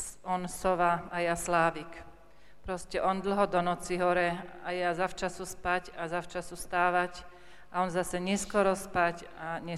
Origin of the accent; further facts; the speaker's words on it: Banská Bystrica Region, Slovakia; som povedala, že som z Podpolania